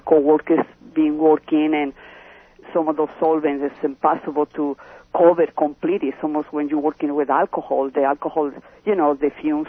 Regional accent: Mexico City, Mexico; English is a second language; Oh, I'm from Mexico City.

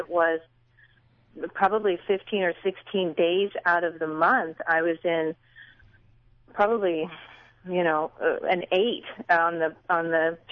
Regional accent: Los Angeles, California, United States; Well, I'm from Los Angeles, and I heard you on the radio.

